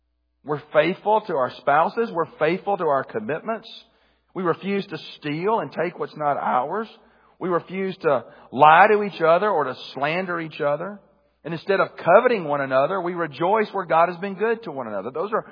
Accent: United States; I'm this American, I'm not from a third world country

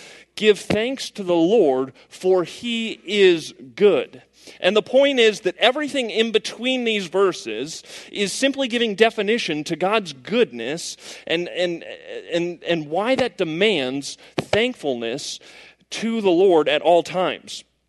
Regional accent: Denver, Colorado, United States; Like, I grew up in Denver, Colorado, so I woke up every day and I saw the mountains

